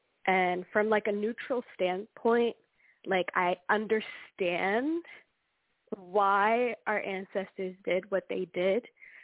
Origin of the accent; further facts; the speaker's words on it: Pennsylvania, United States; I'm from Pocono Mountains. I'm on Lenape territory.